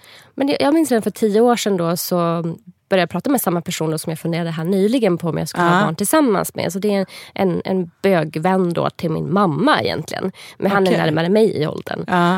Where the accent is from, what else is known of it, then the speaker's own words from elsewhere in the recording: Umeå, Västerbotten County, Sweden; now in Stockholm, Sweden; jag bor här nu i Stockholm, jag kommer från Umeå